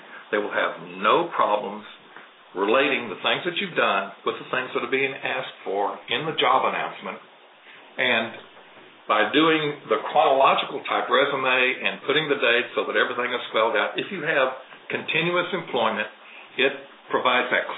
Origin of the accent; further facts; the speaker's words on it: Texas, United States; Now, I'm from Texas. Some of you are, some of you aren't.